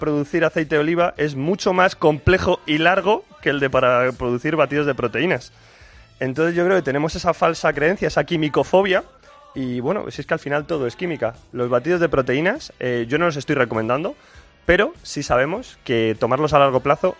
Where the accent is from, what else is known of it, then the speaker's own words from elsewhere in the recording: Madrid, Community of Madrid, Spain; Soy demasiado madrileño.